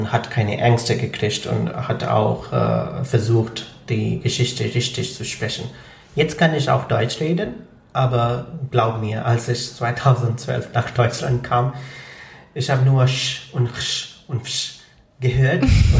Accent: Punjab, Pakistan; first language Punjabi; German is a second language; Zum Beispiel meine Muttersprache ist anders, das ist Punjabi.

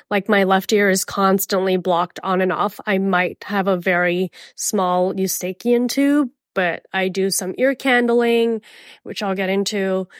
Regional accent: Indonesia; also born or lived in India / Miami; I'm from Miami, born in India, raised in Indonesia. I'm from tropical places like rainforest, sunshine, jungle, leaves, ocean, water, humidity.

